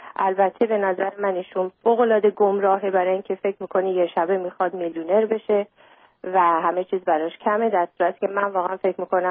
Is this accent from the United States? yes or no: yes; United States; من چون از خیلی بچگی تو آمریکا بزرگ شدم،